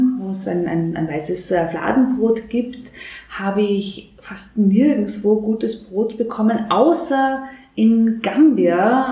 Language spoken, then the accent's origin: German; Upper Austria, Austria; Ich bin eine Oberösterreicherin.